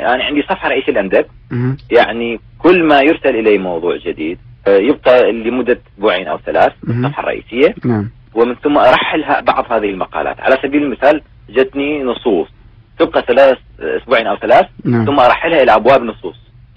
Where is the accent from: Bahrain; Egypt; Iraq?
Iraq; moved away; يعني أنا واحد من الناس طلعت من العراق